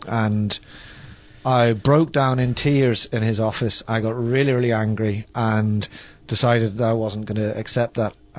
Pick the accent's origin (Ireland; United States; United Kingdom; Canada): United Kingdom; England; As a child growing up in England, as an Irish child growing up in England, it was fundamental to my identity.